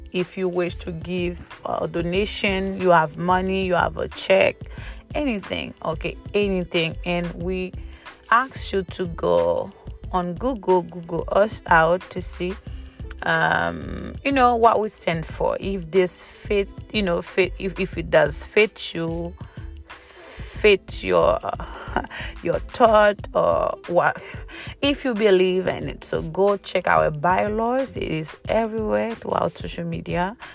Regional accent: Haiti; now in Jacksonville, United States; Yes, I am Haitian. I was born in Haiti, but right now I'm currently living in Jacksonville

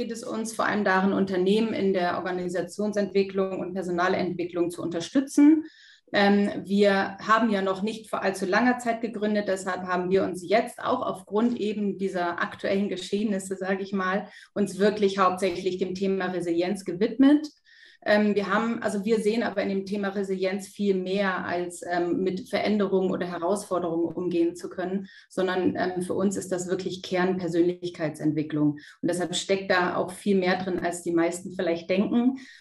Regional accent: Northern Germany, Germany; now in Munich, Germany; 45 Jahre aus München. Ursprünglich komme ich aus dem Norden Deutschlands.

